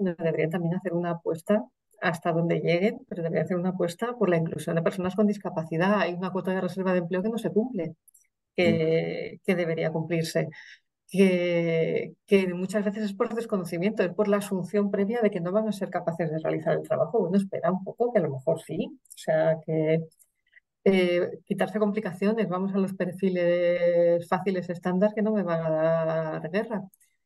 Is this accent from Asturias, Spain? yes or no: yes; Asturias, Spain; soy de Asturias, no soy catalana